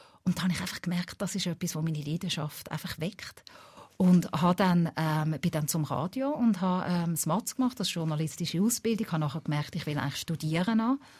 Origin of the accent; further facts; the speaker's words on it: Switzerland; accent: Swiss German; Wir reden daheim Schweizerdeutsch.